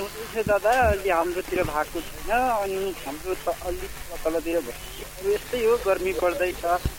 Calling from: Panchadewal, Sudurpashchim Province, Nepal; हजुर म पञ्चदेवल नगर टोलीबाट।

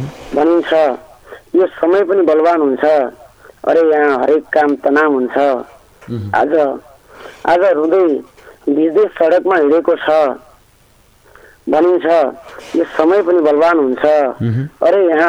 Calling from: Gurbhakot, Karnali Province, Nepal; म यता गुरुबाको … सुर्खेतदेखि

